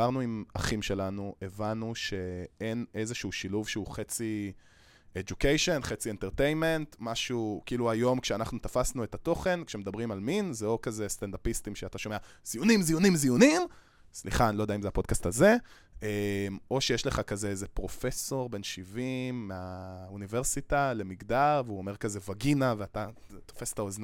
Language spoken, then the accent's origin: Hebrew; Holon, Tel Aviv District, Israel; אני בן 23, ליה גם בת 23, אני מחולון